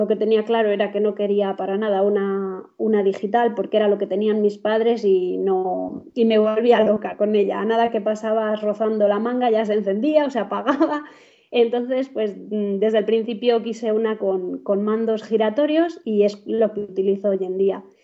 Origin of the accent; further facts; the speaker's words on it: Valladolid, Castile and León, Spain; soy de Valladolid